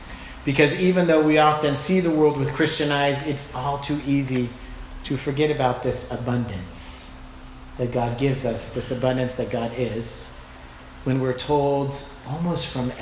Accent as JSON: {"language": "English", "town": "Sacramento", "region": "California", "country": "United States", "said": "Now, I might sound a little hippy-dippy, or maybe like I'm from Berkeley in the 60s instead of Sacramento in the 70s."}